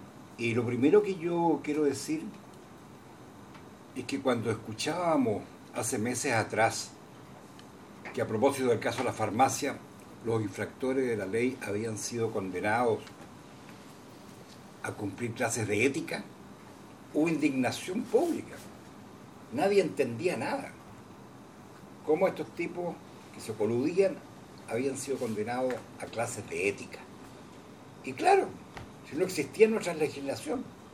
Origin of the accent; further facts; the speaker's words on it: Chile; me llama la atención al grado de descomposición que hemos llegado como sociedad chilena